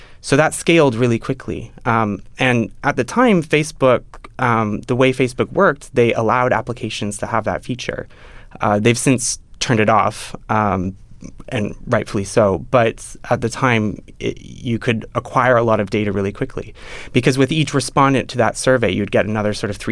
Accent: Canada; I'm Canadian

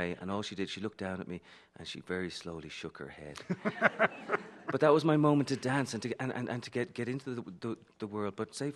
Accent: Dublin, Leinster, Ireland; No, listen, you know, I'm Irish. I can't dance, you know.

